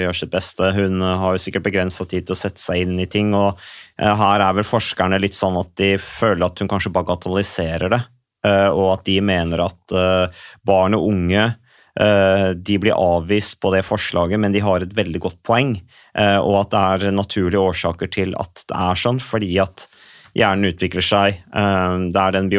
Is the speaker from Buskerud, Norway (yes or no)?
yes; Vikersund, Buskerud, Norway; Jeg kommer fra Vikersund, Modum kommune.